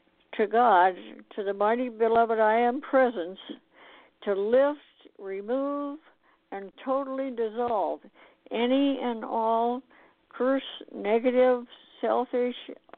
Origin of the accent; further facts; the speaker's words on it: Montana, United States; now in Arizona, United States; Yeah, I'm from Montana. Born and raised.